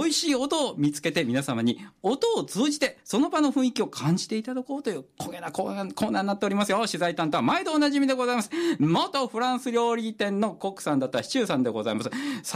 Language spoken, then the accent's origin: Japanese; Okinawa, Japan; now in Kawasaki, Japan; で、僕は今川崎に住んでいますが、沖縄で生まれ育ちました。